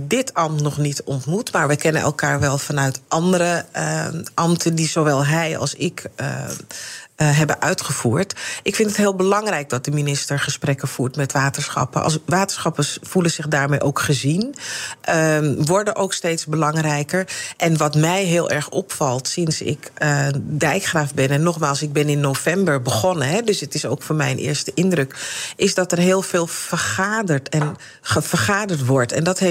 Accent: Amsterdam, North Holland, Netherlands; Ik ben zelf ook geboren en getogen in Amsterdam. Echt een was al een stadsjuffer, zoals dat genoemd werd.

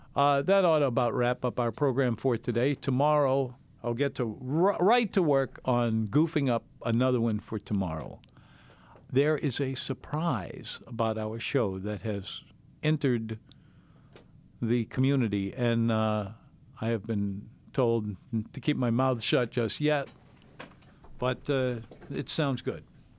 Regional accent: Louisiana, United States; born there; That sounds extra good to me because I was born on Ursuline Street.

